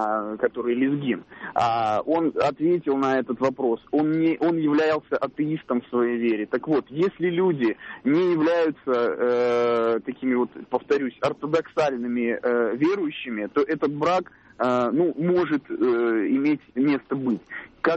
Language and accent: Russian; Almaty, Kazakhstan; now in Moscow, Russia; В силу определенных обстоятельств я достаточно долгое время прожил в городе Алма-Ата